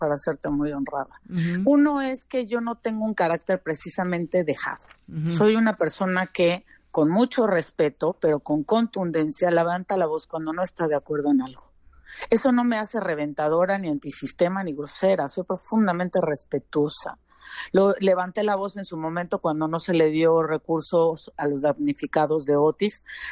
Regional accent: Mexico; Soy la única mexicana que ocupa un asiento en ese comité.

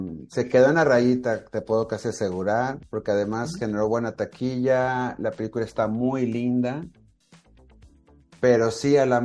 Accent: Mexico; Nosotros como mexicanos hubiéramos querido las dos.

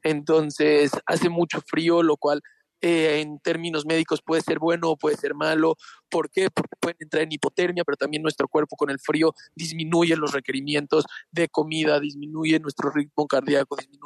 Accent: Mexico; Somos un grupo de 14 mexicanos

